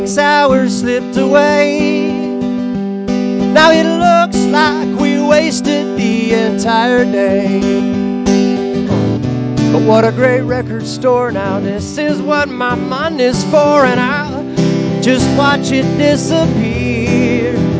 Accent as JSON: {"language": "English", "town": "Eugene", "region": "Oregon", "country": "United States", "lives_now": "Seattle, United States", "said": "I'm from Eugene, but I fell in love with my wife up here."}